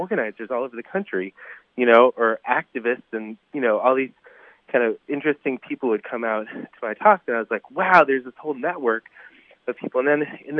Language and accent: English; Chicago, Illinois, United States; Because, you know, I grew up in Chicago, like, with friends on both sides of the tracks